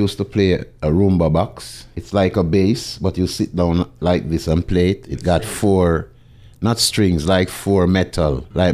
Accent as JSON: {"language": "English", "town": "Jonestown", "region": "Kingston", "country": "Jamaica", "tie": "born or raised there", "said": "I come from Jonestown. That's bordering Trenchtown. From a place by the name of Rima. I moved to Waterhouse when I was about 11."}